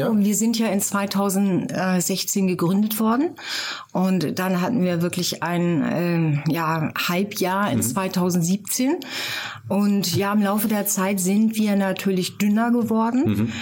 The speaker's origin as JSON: {"language": "German", "region": "Lower Saxony", "country": "Germany", "tie": "born or raised there", "said": "Ja, ich habe eine norddeutsche Seele. Ich bin zwischen Hamburg und Bremen aufgewachsen. Ja, und dann im Dorf"}